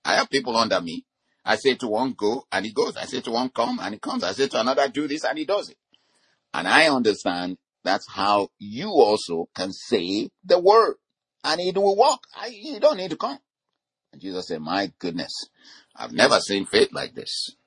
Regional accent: Nigeria; You know, the country where I grew up from in Nigeria, we were a colony of Great Britain for a long time.

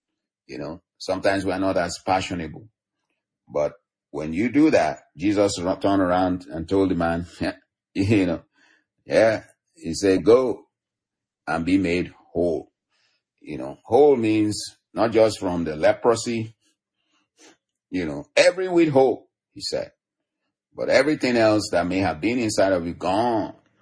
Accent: Nigeria; now in United States; And I love my heritage where I grew up from in Africa, in Nigeria.

